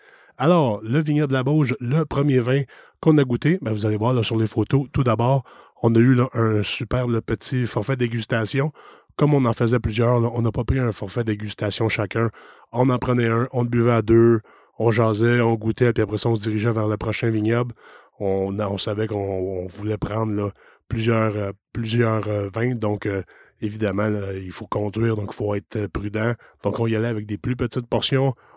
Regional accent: Quebec, Canada; des Cantons de l'Est dans la région de Brome-Missisquoi. Comme je vous ai déjà dit, là, c'est ma région natale

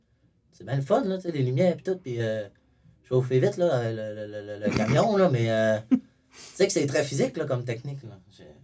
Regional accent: Chicoutimi, Quebec, Canada; je suis un petit peu de Chicoutimi, que je viens de Chicoutimi, je reste à Chicoutimi.

